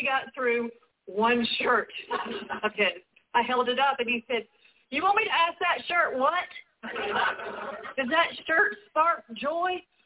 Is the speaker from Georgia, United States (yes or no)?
yes; Georgia, United States; now in Maine, United States; I live in Maine, but I grew up in Georgia. Go dogs.